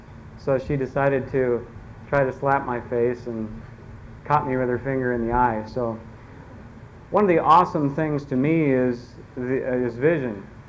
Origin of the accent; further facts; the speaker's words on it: Chandler, Arizona, United States; For those of you who don't know me … I'm also from Arizona, Chandler, Arizona.